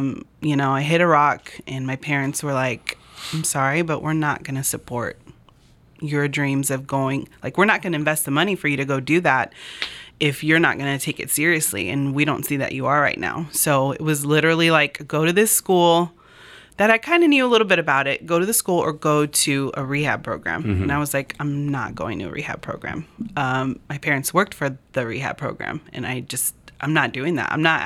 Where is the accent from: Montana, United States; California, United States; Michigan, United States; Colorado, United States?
California, United States; South Gate; So I grew up in Southgate.